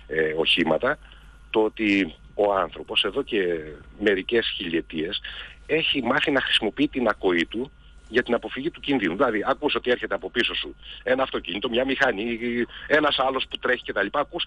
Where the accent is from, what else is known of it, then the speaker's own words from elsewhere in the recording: Kavala, Eastern Macedonia and Thrace, Greece; Εδώ που μένω, εγώ είμαι από την Καβάλα, στην περιοχή που μένω, υπάρχει μαγάζι